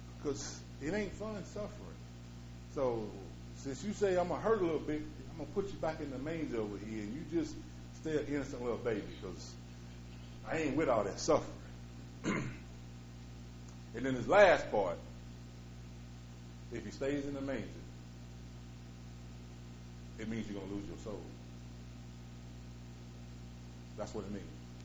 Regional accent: United States; I ain't from Willard. I'm from Winged, right across the water over there.

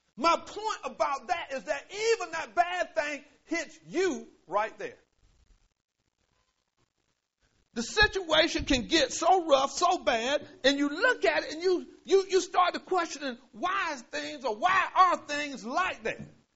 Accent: Willard, North Carolina, United States; I'm from Willard. I'm from Willard, North Carolina. That's 37 miles northwest of Wilmington.

